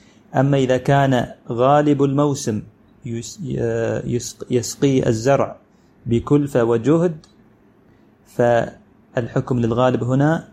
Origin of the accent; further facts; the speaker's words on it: United Arab Emirates; عندنا في الإمارات في حكم الغالب بالاطلاع على حال أكثر مزارع النخيل في واقعنا اليوم